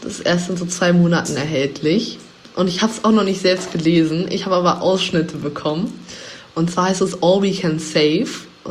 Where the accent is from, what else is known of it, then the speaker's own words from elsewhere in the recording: England, United Kingdom; Ich bin in England aufgewachsen als Kind